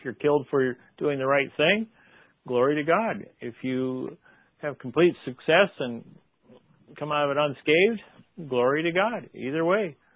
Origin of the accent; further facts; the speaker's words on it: Nebraska, United States; When you travel the country, you'll see like for example Nebraska. I was raised in Nebraska.